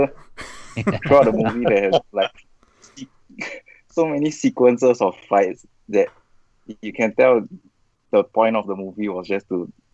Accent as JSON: {"language": "English", "country": "Singapore", "said": "I'm from Singapore"}